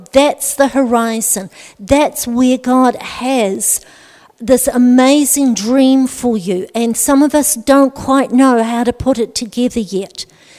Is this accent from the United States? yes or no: no; New Zealand; born there; I'm born as a Kiwi, but I was raised with a very strong Scottish culture.